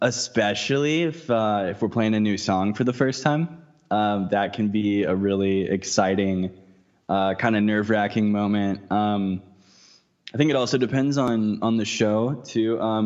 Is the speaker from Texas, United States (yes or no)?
yes; Texas, United States; I'm from Texas originally, like I said, so all of that's in Texas right now